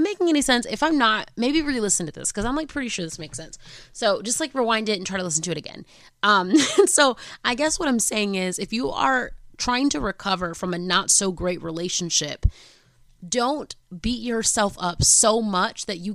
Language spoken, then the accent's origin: English; Atlanta, Georgia, United States; And mind y'all, I'm from Atlanta, so I was like, what's happening right now?